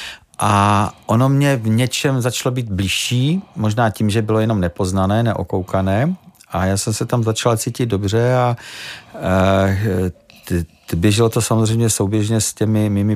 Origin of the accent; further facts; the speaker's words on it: Rožnov pod Radhoštěm, Zlín Region, Czechia; pocházím z Rožnova pod Ratoštěm a z rodiny, která má k tomu folkloru a k té lidové písničce hodně blízko